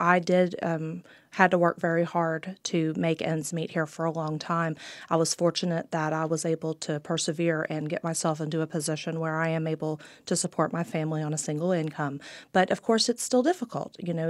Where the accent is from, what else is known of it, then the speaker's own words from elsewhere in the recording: Charleston, West Virginia, United States; born there; I was born here in Charleston, and I live in Danville, West Virginia, in Boone County.